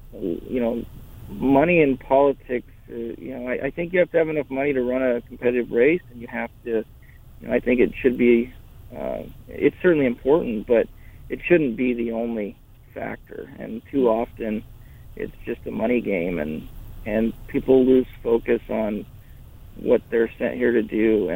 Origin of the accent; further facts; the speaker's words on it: Burke, South Dakota, United States; My hometown of Burke partnered with three other schools.